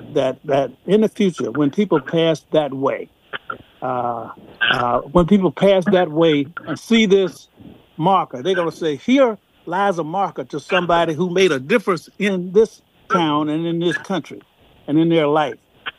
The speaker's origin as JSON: {"language": "English", "region": "Georgia", "country": "United States", "tie": "born there", "said": "Most people think I was born in Mississippi. I was born in Georgia."}